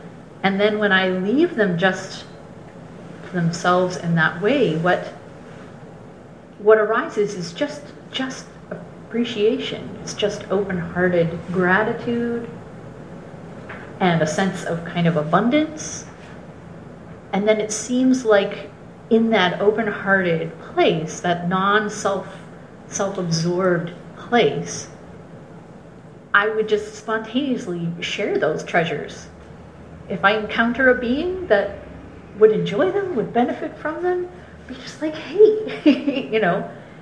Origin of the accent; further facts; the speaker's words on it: United States; Just because I'm an American doesn't mean I'm in a different boat.